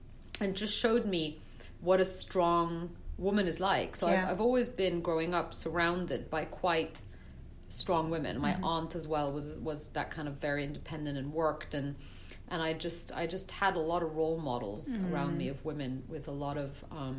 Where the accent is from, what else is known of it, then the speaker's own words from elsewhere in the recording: Belgium; So I was living in Brussels. Okay. I grew up in Belgium.